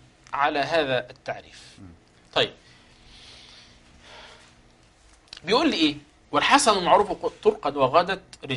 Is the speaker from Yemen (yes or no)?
no; Egypt; عندنا في مصر